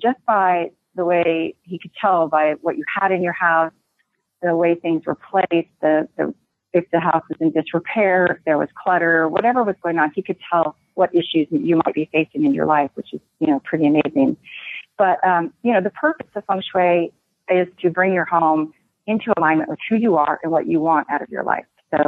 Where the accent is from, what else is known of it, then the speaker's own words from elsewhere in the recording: Marshall Islands; I grew up in the Marshall Islands, or I lived in the Marshall Islands as a teenager, and I was exposed to a lot of different cultures